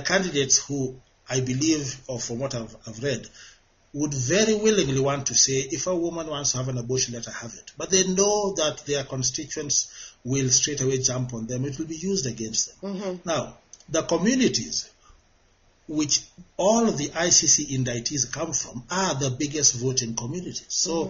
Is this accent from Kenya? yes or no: yes; Kenya; I'm Kenyan, I'm here. I'm not the least upset.